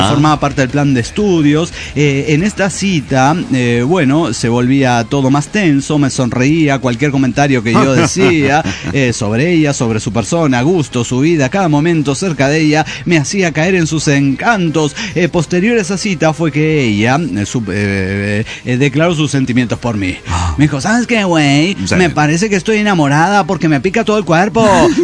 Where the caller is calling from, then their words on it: Cuenca, Azuay, Ecuador; de Cuenca, Ecuador.